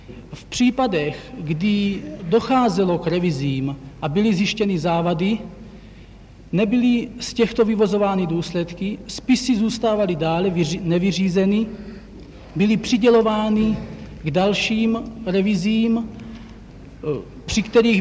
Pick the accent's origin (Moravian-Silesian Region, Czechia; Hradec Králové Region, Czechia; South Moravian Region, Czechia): Hradec Králové Region, Czechia; Ostroměř; born there; now in Prague, Czechia; Ostroměří.